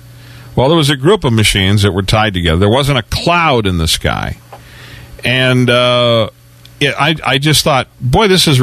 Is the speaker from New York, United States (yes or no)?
no; Detroit, Michigan, United States; And I said, well, I'm originally from Detroit. Does that count?